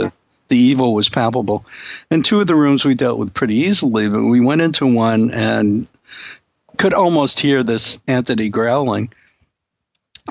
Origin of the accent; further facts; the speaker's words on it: Brooklyn, New York, United States; I can't say I grew up in Brooklyn because I've never grown up, but when I was a kid in Brooklyn